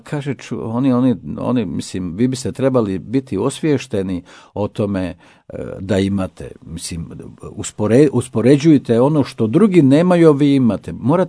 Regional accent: Federation of Bosnia and Herzegovina, Bosnia & Herzegovina; tu isto, nažalost, su te sive zone, napušteni krajevi, evo govorimo o tom mom zavičaju, duvanjskom kraju.

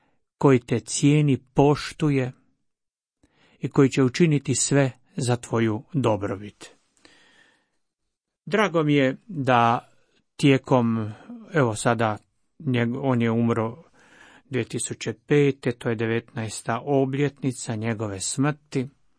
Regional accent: Zagreb, City of Zagreb, Croatia; Ja sam mu rekao na hrvatskome: Sveti oče, ja sam iz Zagreba.

